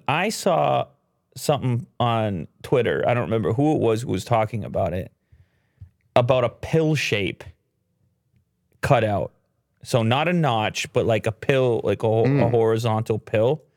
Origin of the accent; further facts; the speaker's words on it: Canada; So I'm super Canadian this episode.